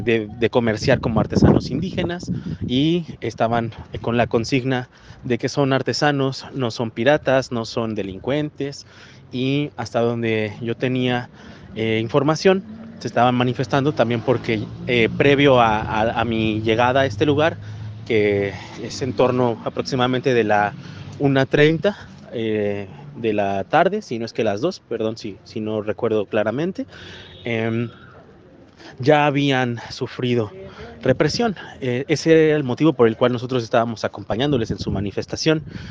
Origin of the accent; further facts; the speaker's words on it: San Luis Potosí, Mexico; Tengo 32 años, soy de San Luis Potosí y soy antropólogo